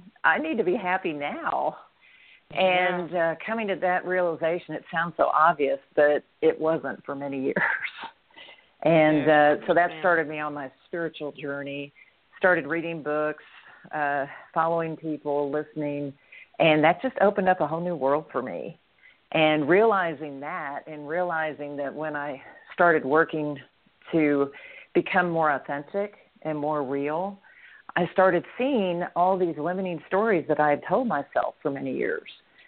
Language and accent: English; Dallas, Texas, United States; I grew up here in Dallas, went to, you know, high school, went on to college